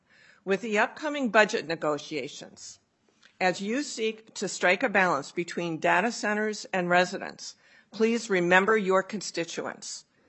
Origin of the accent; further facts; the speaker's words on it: Farmington, Minnesota, United States; I'm from Farmington, Minnesota